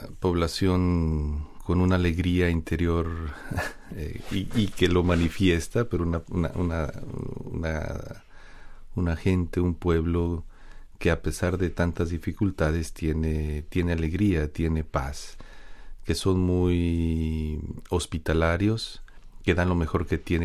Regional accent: Mexico; Yo soy de México, yo puedo hablar de mi país.

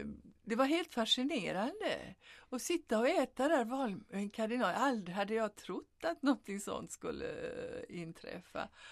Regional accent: Sweden; Och då blev man ju väldigt stolt som svensk.

